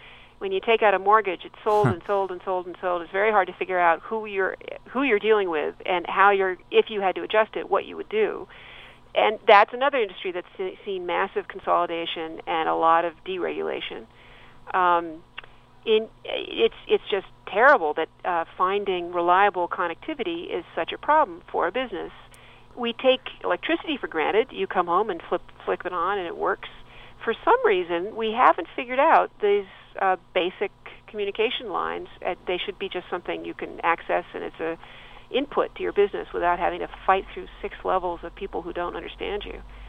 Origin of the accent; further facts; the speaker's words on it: Santa Monica, California, United States; I just visited my hometown of Santa Monica